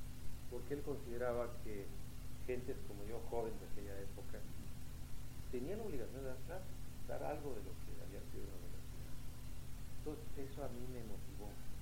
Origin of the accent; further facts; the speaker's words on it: central Mexico, Mexico; now in Mexicali, Mexico; yo llegué del centro de la República para vivir en Baja California, en Mexicali.